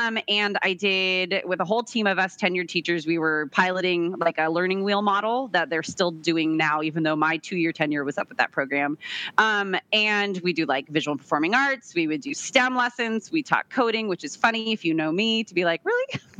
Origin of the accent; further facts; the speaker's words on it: San Diego, California, United States; I am an English teacher in San Diego, California, and I am born and raised in San Diego. I stayed here for college, and I'm actually teaching back in the district where I grew up.